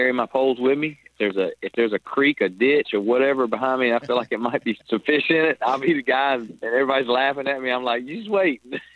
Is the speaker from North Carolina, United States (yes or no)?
yes; Robertsonville, North Carolina, United States; Robertsonville, North Carolina, my hometown, visiting family, actually walking through the old barn in my backyard where we first started this band